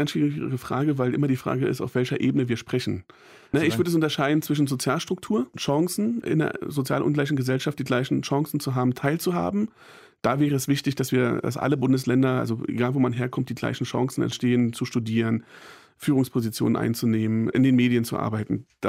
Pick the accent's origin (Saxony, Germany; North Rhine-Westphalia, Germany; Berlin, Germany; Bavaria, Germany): Berlin, Germany; born there; Ich bin in Berlin geboren, ich wohne aber in Brandenburg. Ja. Genau, ich wohne in einer brandenburgischen Kleinstadt.